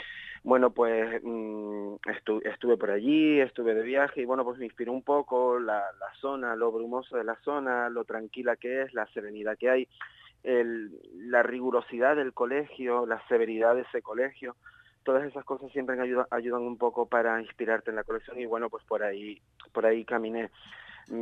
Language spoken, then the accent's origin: Spanish; Spain; la capa española, porque soy español